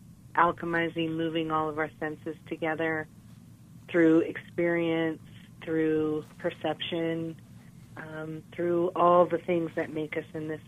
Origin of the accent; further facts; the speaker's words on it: Carbondale, Colorado, United States; I grew up in Carbondale, and people would know me as